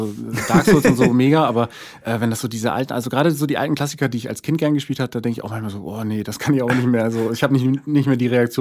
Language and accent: German; Bremen, Germany; Ich komme aus Bremen und ich muss immer aufpassen, weil Bremer sagen immer Bremen